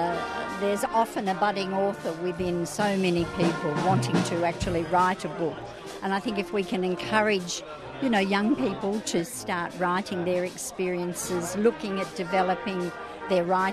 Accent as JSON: {"language": "English", "town": "Melbourne", "region": "Victoria", "country": "Australia", "tie": "born or raised there", "said": "When I was a child growing up in Melbourne, we lived on the streets. We played on the streets."}